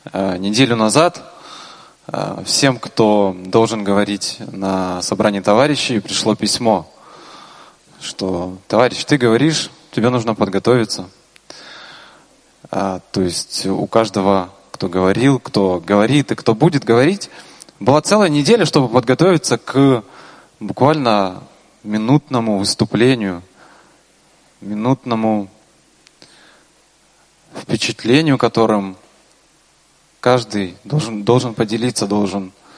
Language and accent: Russian; Kyiv, Ukraine; я из Киева.